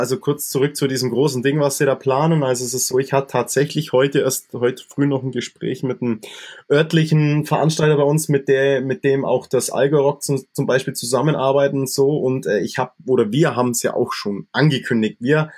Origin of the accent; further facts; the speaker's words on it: Bavaria, Germany; Das ist ja bei uns im Allgäu auch so.